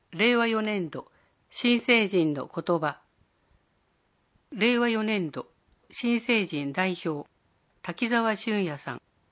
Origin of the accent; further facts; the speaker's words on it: Tsunan, Niigata, Japan; 20年前、私はここ、新潟県津南町で生まれました。日本最大級の河岸段丘があるこの津南町で、私は緑もゆる田園や一面に積もる雪景色を見て育ちました。